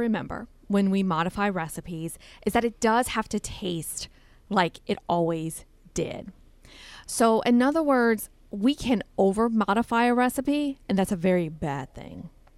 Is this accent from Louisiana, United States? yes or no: yes; Louisiana, United States; I'm Cajun. I'm from South Louisiana.